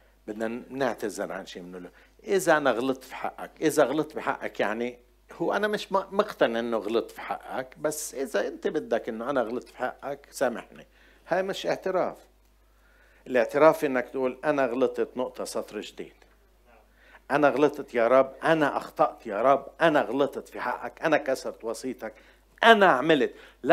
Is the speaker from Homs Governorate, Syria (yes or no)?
yes; Homs, Homs Governorate, Syria; ما هو حاملني، حاملني صحني أنا حمصي.